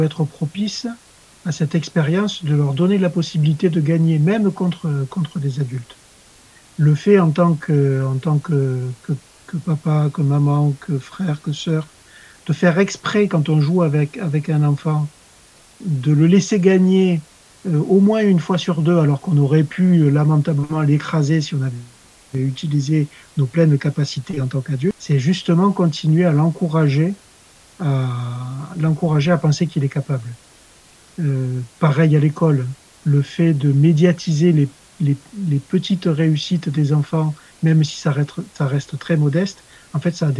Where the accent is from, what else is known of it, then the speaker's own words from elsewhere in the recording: France; Ça doit beaucoup vous parler à vous en tant que Belge qui êtes meilleur que nous, Français, dans le cyclisme